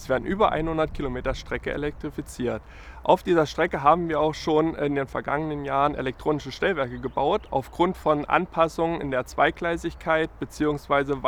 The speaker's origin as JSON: {"language": "German", "town": "Wittenberg", "region": "Saxony-Anhalt", "country": "Germany", "tie": "born there", "said": "Ich wurde in Sachsen-Anhalt geboren, bin also in der Lutherstadt Wittenberg geboren, bin dann zum Studium nach Erfurt gekommen und habe hier in Erfurt Transport- und Verkehrswesen studiert."}